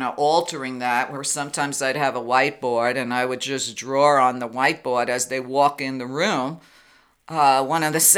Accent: New York, United States; being a New Yorker with my New York wit

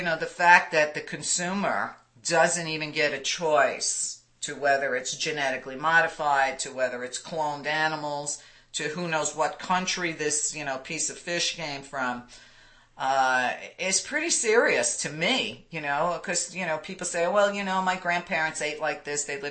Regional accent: Brooklyn, New York, United States; my attitude is, and maybe it's because I'm from Brooklyn, I don't know

